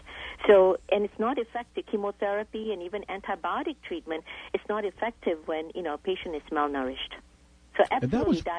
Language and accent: English; Singapore; When I said that I was from Singapore and we eat fermented soy products there